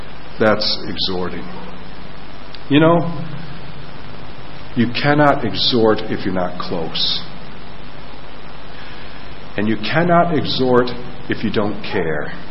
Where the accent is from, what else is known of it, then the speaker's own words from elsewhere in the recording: Grand Rapids, Michigan, United States; when I was a boy growing up in Grand Rapids, Michigan, in the U.S., a city that's known as the city of churches